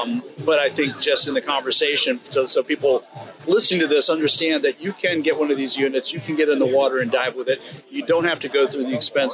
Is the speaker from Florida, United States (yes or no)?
yes; Florida, United States; I'm coming from South Florida.